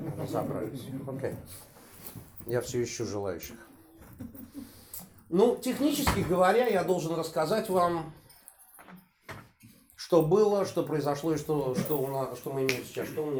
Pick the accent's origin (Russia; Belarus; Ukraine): Russia; Saint Petersburg; moved away; Я родился и вырос в Балтийских болотах, как писал Иосиф Александрович Бродский. Я питерский сам, тогда это назывался Ленинград. Я улетел с бескрайних просторов нашей родины в 1979 году